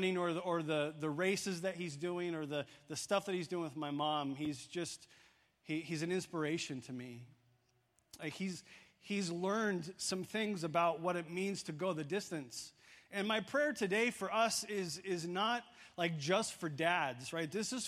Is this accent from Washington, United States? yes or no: yes; Washington, United States; the last major race I ran with my dad was a 25K race along the Columbia River in my home state of Washington State.